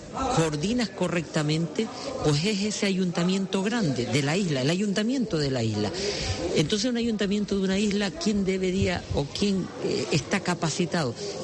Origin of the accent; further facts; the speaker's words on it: Gáldar, Canary Islands, Spain; estoy aquí delante de la Recoba de Galdas y yo soy feliz. Es decir, ver a mi gente, ver mi pueblo, cómo está activo, cómo está vivo y seguir.